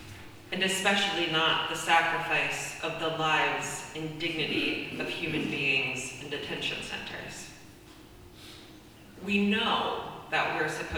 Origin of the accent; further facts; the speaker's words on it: Connecticut, United States; moved away; I am American. I come from the United States, and in October I went to the United States on a much overdue trip to see my friends and family. I grew up, and most of my family still lives, in a place called Connecticut.